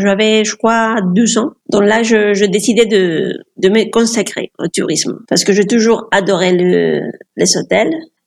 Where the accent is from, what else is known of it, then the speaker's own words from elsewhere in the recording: Spain; French is a second language; j'ai 43 ans. Je suis espagnole, j'habite au nord de l'Espagne, près de Bilbao.